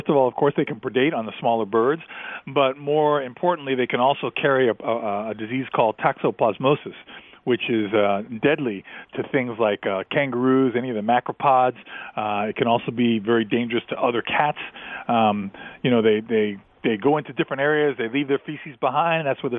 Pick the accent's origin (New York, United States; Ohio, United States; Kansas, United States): New York, United States; New York City; You know, I remember being a kid up in New York, growing up in New York City.